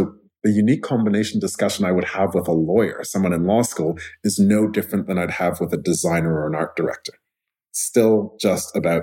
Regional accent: Montreal, Quebec, Canada; Because I grew up in Montreal, if I listen, I have to concentrate more when I'm listening to someone speaking in French

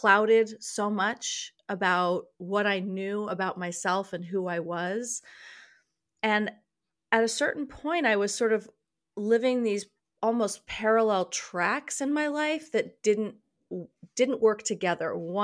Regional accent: New York City, New York, United States; I was raised in New York City. I was the child of actors.

